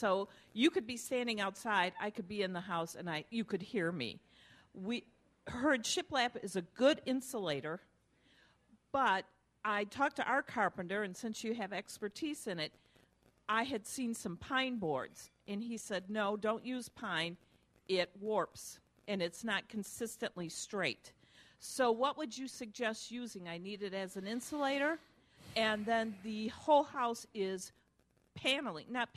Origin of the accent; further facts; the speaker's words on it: Tinley Park, Illinois, United States; I'm from Tinley Park.